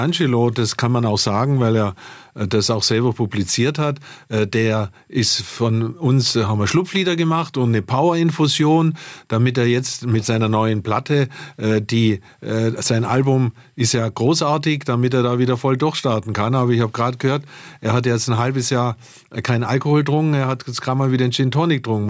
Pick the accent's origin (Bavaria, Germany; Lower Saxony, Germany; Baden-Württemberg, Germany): Bavaria, Germany; Lindau; Zunächst chirurgische Ausbildung im Krankenhaus Lindau in meinem Heimatort, wo ich ja im Paradies auch lebe.